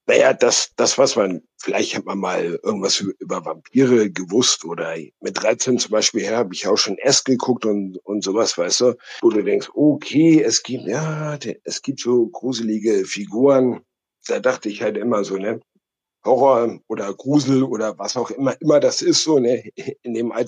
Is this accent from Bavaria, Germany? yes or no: no; Hamburg, Germany; Ich komme aus dem wunderschönen Hamburg.